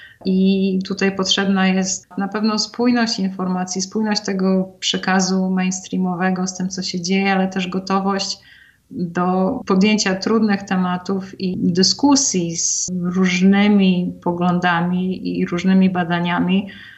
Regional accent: Białystok, Podlaskie Voivodeship, Poland; Pochodzę z Białegostoku i często tam bywam.

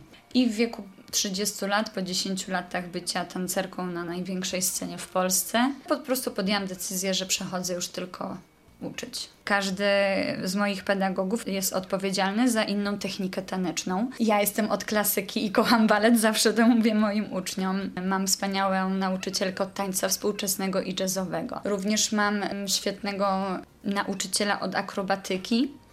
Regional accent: Radom, Masovian Voivodeship, Poland; Mama mnie zapisała do zespołu przy Młodzieżowym Domu Kultury w Radomiu, bo ja pochodzę z Radomia.

